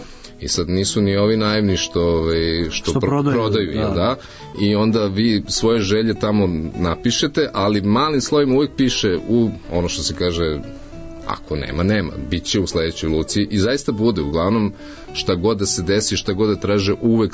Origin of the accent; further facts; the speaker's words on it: Belgrade, Serbia; ja sam kao iz Beograda, šta, imao sam 21, nepuno 21 godinu